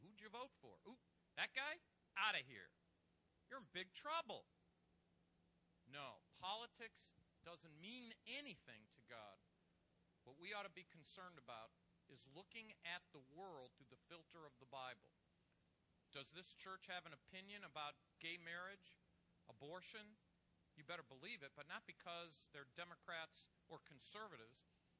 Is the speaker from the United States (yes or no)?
yes; United States; I hope you're passionate about, as an American, I hope you're passionate about what you believe